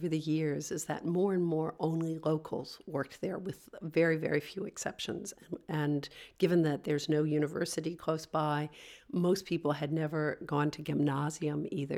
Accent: United States; And I was a woman, and I was American.

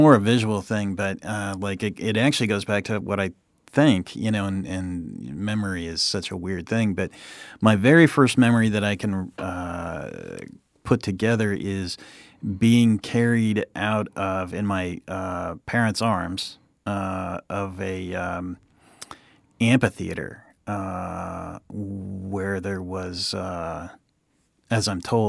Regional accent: California, United States; also born or lived in New Mexico; I grew up in Southern California. College at Chico State, California. That's in Northern California, about 100 miles north of Sacramento. After that, back to Southern California for a little bit, and then off to Japan for a year.

